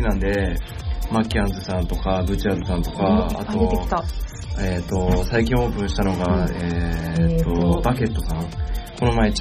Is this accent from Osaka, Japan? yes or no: no; Kawasaki, Kanagawa, Japan; もう生まれ育ちは、はい、まあ、川崎南部なんですけど、はい、10年前ぐらいから6年間ぐらい、はい、武蔵中原の方に住んでまして。